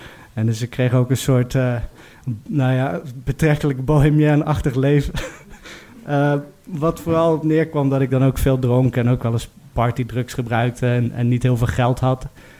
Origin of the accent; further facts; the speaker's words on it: Zeeland, Netherlands; ik kom uit Zeeland. Ik ben de zoon van een dierenwinkelier.